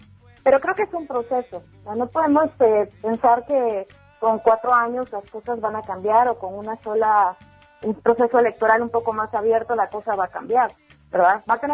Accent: Guatemala; todos somos guatemaltecos, sí, sí, todos somos guatemaltecos, pero hay diferentes pueblos dentro de este país, somos ricos en cultura, somos ricos en formas de vida

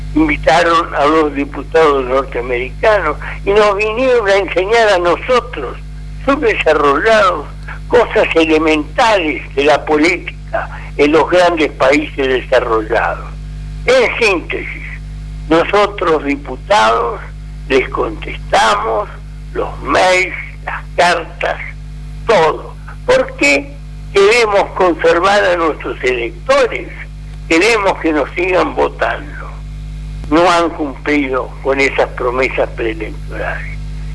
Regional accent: Argentina

